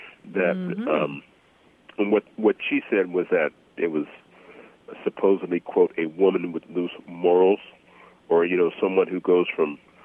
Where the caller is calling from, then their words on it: Crescent City, California, United States; I'm calling from Crescent City, California.